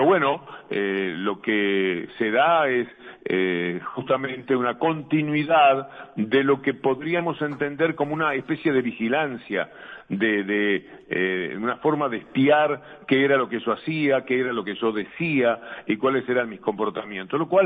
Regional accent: Uruguay; padecí mucho en función de aquellas historias, como tantos uruguayos

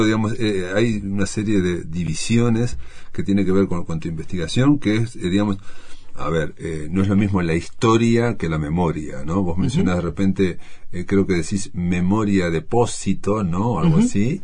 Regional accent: Uruguay; nosotros siempre de alguna forma nos estamos preguntando de dónde venimos

